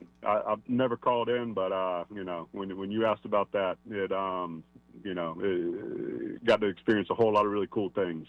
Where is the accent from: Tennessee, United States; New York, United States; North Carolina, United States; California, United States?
North Carolina, United States; Greensboro; So we grew up in North Carolina. My mom, both my parents are originally from Greenville. But we grew up there in Greensboro